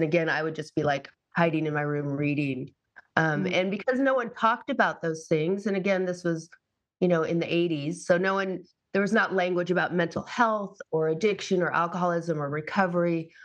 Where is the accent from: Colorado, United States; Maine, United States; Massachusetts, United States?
Massachusetts, United States; I grew up in Massachusetts. So I remember reading a lot of stories about girls my age in California, you know, like that was the promised land.